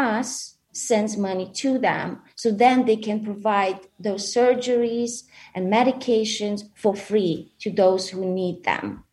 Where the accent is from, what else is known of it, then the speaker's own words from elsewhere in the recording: Ukraine; So there's this hospital in Ivano-Frankivsk region. It's like 2 hours from my hometown. I actually went to college there.